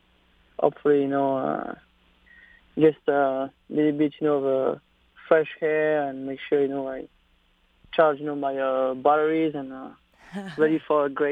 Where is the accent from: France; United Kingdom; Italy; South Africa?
France; now in United States; Well, it's like it's kind of like different than here, you know, living in the state.